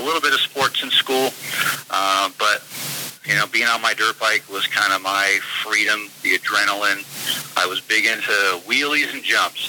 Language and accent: English; Cape Cod, Massachusetts, United States; also born or lived in Connecticut; I was started in Connecticut as a kid, and eventually we moved to Cape Cod, Massachusetts, and I basically lived there until I mo